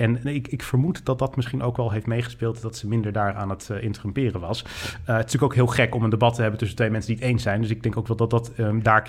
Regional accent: North Brabant, Netherlands; Ik kom uit Brabant. Jij niet.

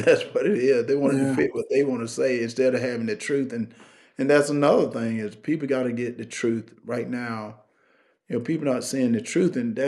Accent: Wrightsville, Georgia, United States; And all of a sudden, every African-American leader, black leaders from all over the country came to Wrightsville, Georgia, my little town.

